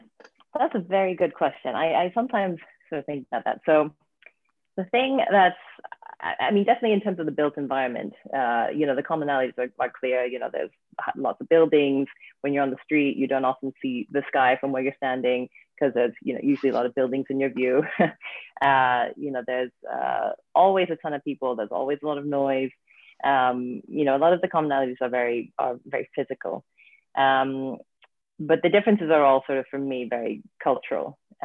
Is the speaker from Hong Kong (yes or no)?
yes; Hong Kong; also born or lived in London; now in New York City, United States; I've been a big city inhabitant my entire life. I grew up in Hong Kong. I then moved to London, lived there for about 8 years, and then now I live in New York City.